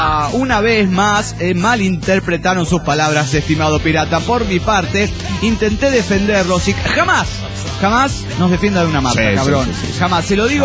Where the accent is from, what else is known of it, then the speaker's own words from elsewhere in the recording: Juliaca, Puno, Peru; de Juliaca, Perú.